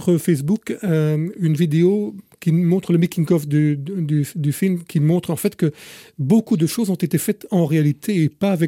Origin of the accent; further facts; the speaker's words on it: Belgium; comme chez nous en Belgique, il y a quelques personnes qui ne l'aiment pas